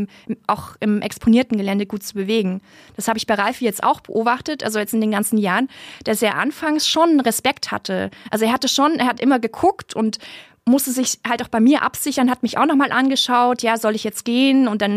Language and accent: German; Germany; Also einerseits habe ich eine Versicherung abgeschlossen, ich bin ja aus Deutschland beim DAV